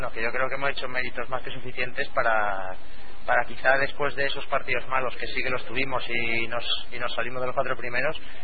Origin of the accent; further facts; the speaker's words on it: Aragon, Spain; como buen maño y buen cabezón que dicen que somos